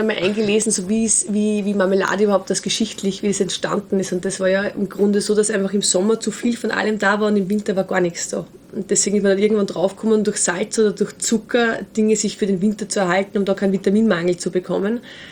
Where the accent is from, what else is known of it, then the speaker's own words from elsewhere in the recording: Steyr, Upper Austria, Austria; weil wir sind aus Steyr. Mhm. Das Elternhaus steht aber genau über der Grenze in Niederösterreich. Wir identifizieren uns aber beide in Steyr, weil wir da einfach groß geworden sind.